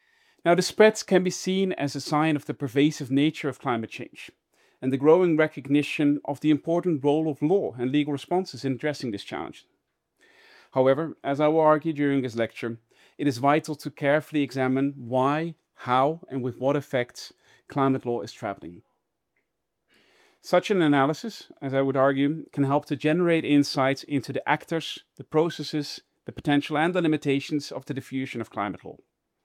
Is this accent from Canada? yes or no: no; Netherlands; in my home country of the Netherlands